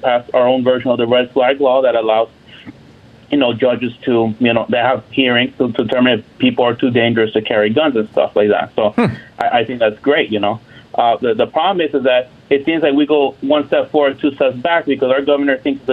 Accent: Florida, United States; Well, I'm from Florida, so you can imagine, you know, how crazy our gun laws are.

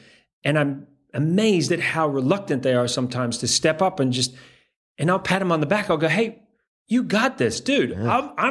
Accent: Antigua & Barbuda; born or raised there; also born or lived in Canada

